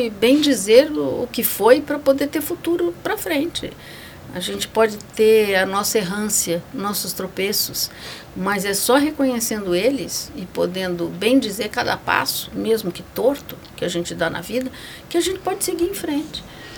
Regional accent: Brazil; nós somos brasileiros

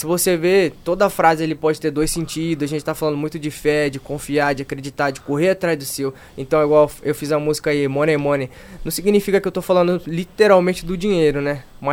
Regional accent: Mato Grosso do Sul, Brazil; a gente é do Pantanal, questão da fronteira

